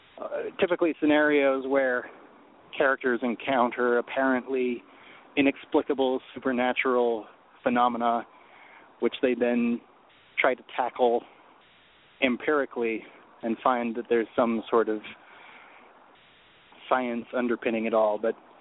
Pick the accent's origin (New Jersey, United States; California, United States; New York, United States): California, United States; the fact it was filmed in my hometown in Humboldt County, California.